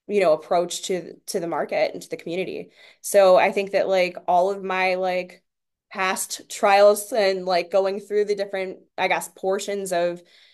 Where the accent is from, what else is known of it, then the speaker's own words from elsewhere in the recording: Youngstown, Ohio, United States; So there was a really big push for healthcare in the community that I grew up in. I grew up in Youngstown.